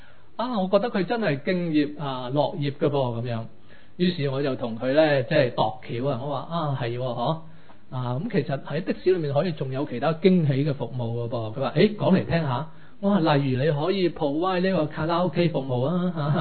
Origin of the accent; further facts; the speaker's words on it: Hong Kong; 因为我们香港人做生意是这样想的嘛